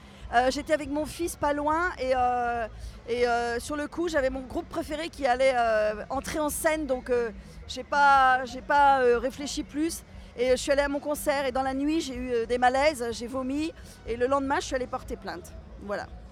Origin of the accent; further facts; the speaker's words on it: Vannes, Brittany, France; de Vannes, près de Vannes.